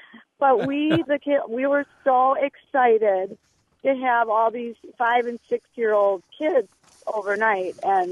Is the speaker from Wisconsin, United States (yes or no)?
yes; Milwaukee, Wisconsin, United States; And, yeah, we grew up in Milwaukee, on the northwest side of Milwaukee, where 76, which is now a major thoroughfare, was just a two-lane highway.